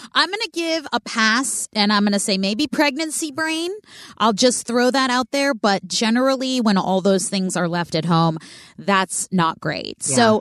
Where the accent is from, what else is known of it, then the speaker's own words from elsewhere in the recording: Oakland, California, United States; Now, I grew up in Oakland and there are pockets of Oakland that are, you know, very affluent and parts that have a very, you know, high crime rate.